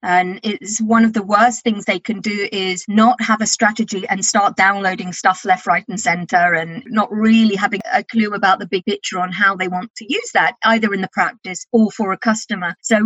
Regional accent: England, United Kingdom; moved away as an adult; now in Norway; I moved to Norway in 2008. I'm actually English, but now live in Norway.

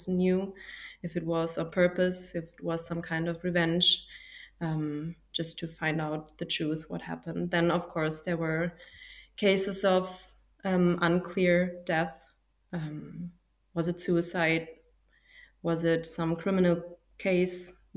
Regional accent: Germany; As let's say I am from Germany, as a German forensic psychologist practicing in Germany

